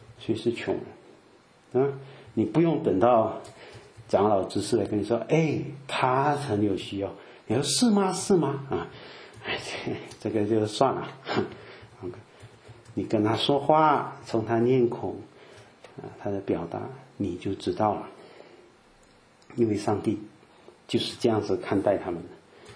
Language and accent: Chinese; Malaysia; 我是华侨马来西亚，